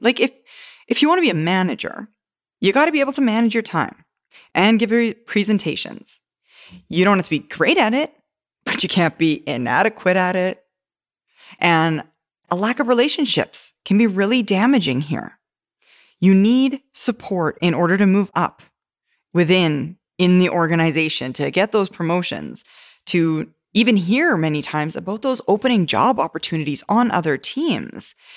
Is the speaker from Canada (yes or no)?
yes; Canada; I'm a Canadian. I should know French.